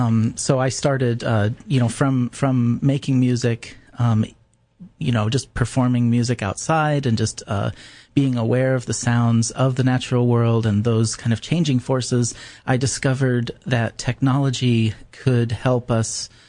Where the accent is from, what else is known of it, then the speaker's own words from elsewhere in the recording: Alaska, United States; Well, I was really fortunate to grow up in a unmediated way, that is, without television or the internet or really even electricity and water at times.